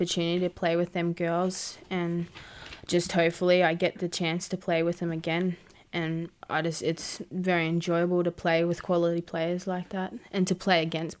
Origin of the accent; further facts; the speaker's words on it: Cairns, Queensland, Australia; now in Brisbane, Australia; I grew up in Cairns, playing my junior years down up in there. And then at 16, I moved down to Brisbane